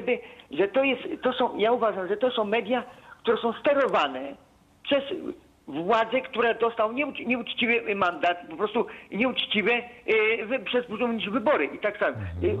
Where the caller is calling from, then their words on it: Kielce, Świętokrzyskie Voivodeship, Poland; Ja z Kielc, mój Andrzej z Kielc.